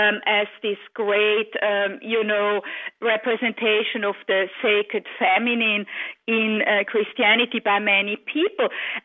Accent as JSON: {"language": "English", "country": "Switzerland", "tie": "born or raised there", "said": "in the country where I grew up in Switzerland"}